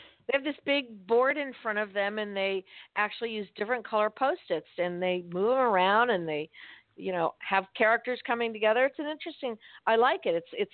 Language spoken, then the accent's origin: English; Miami, Florida, United States; I'm born and raised in Miami. I'm not used to this kind of weather.